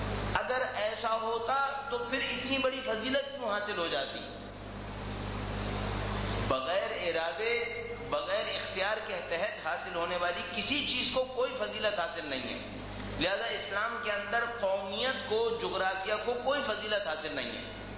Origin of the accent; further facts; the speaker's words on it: Pakistan; born there; میں پاکستان میں پیدا ہوا اس اعتبار سے مجھے پاکستانی کہا جاتا ہے